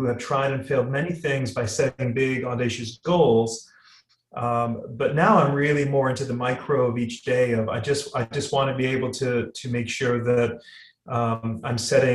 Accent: Antigua & Barbuda; As you mentioned at the top of the podcast, I come from Antigua, and Antigua is only 12 miles long and 9 miles wide.

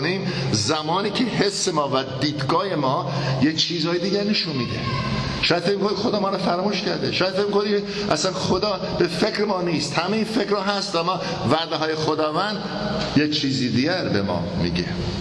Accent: Tabriz, East Azerbaijan, Iran; به خاطر که بچه تبریزم از سگ بدم میاد

